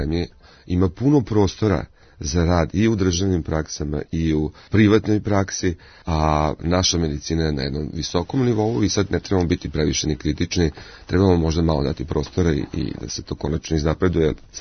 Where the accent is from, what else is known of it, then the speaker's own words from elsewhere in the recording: Sombor, Vojvodina, Serbia; čak sam došao iz Sombora, nisam došao iz nekog velikog grada.